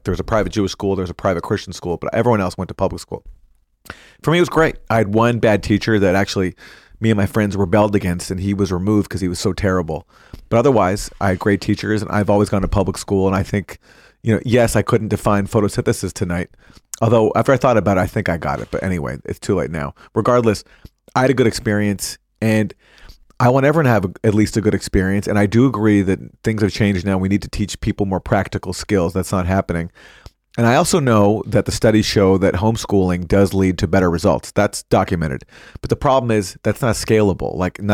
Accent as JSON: {"language": "English", "country": "Canada", "tie": "born or raised there", "said": "I grew up in Canada. And so Canada is different because there's way less people"}